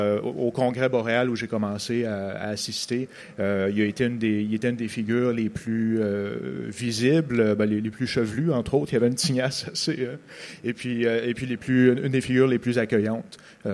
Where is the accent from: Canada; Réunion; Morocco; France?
Canada; Quebec; on vient du même petit coin de pays, on vient de l'Abitibi tous les deux.